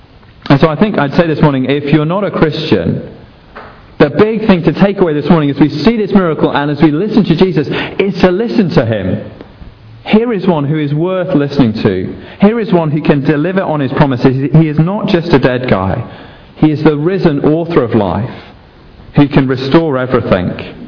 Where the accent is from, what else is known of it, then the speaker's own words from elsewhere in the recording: Sheffield, Yorkshire and the Humber, United Kingdom; I grew up in Sheffield